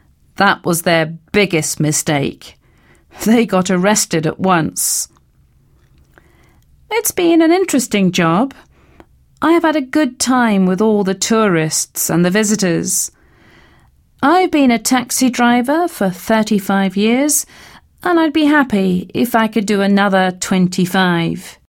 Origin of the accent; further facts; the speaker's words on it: London, United Kingdom; accent: Cockney; A Cockney. I'm a Cockney.